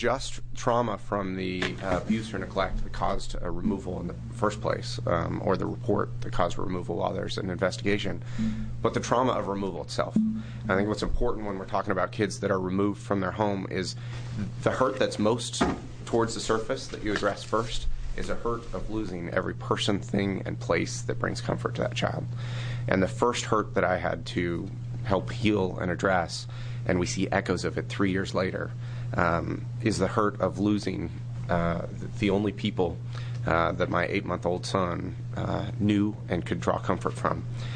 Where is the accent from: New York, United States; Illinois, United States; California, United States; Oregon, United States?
Oregon, United States; Roseburg; I grew up in Oregon. I was actually born in Senator Cruz's district in Roseburg. I went to high school in Southern Oregon.